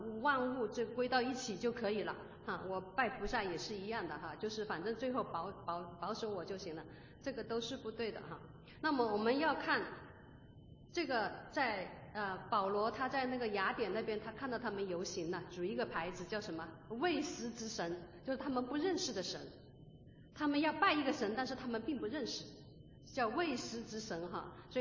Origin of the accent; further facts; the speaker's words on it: China; 我们平常我们中国人呢就喜欢常常就说老天爷哈